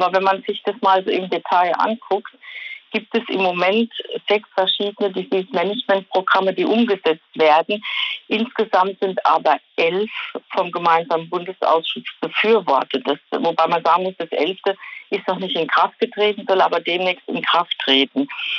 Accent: Rhineland-Palatinate, Germany; ich komme ja aus Rheinland-Pfalz, wir sind ein Flächenland und ich habe die Praxis an der französischen Grenze.

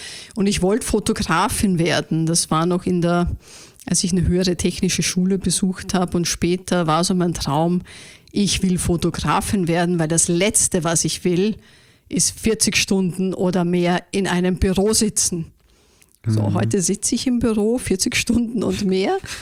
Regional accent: Vienna, Austria; Deutschen hören es ja, die Österreicher hören es nicht, weil ich doch versuche, nicht wienerisch zu sprechen, also nicht das Klassische. Ich bin ein echtes Wiener Madel, wie du so schön sagst. Groß geworden in Wien.

